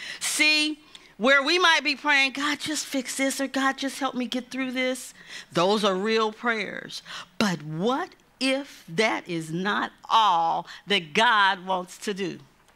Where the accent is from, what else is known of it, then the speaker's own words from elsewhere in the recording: Evansville, Indiana, United States; a pastor friend from my hometown, which is Evansville, Indiana.